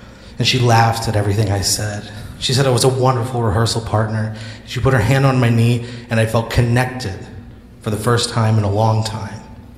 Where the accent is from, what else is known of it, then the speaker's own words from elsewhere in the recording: Dupo, Illinois, United States; Every year, my hometown of Dupo, Illinois, throws a party.